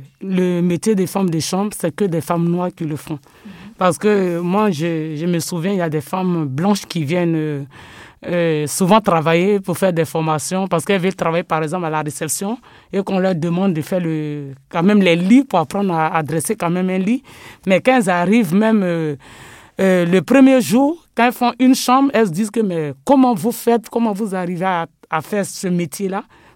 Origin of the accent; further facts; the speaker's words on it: Côte d’Ivoire; now in France; moi, je suis née d'abord en Côte d'Ivoire. J'ai grandi là-bas parce que je suis arrivée en France en 2000.